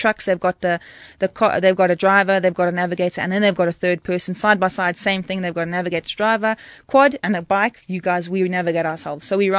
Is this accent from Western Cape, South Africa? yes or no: no; Durban, KwaZulu-Natal, South Africa; and I'm from Durban, so it's even worse.